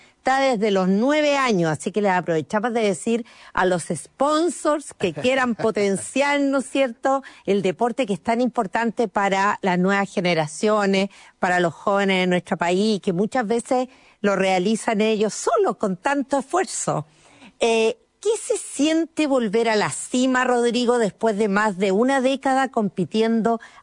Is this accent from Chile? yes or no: yes; Chile; que nos sentimos muy orgullosa como chilena